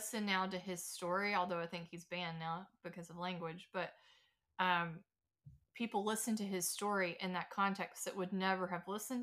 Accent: Georgia, United States; I'm from Georgia, from two parents who didn't finish college

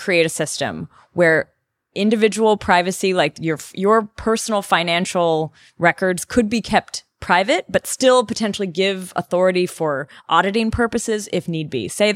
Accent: Canada; now in Germany; I'm Canadian living in Germany.

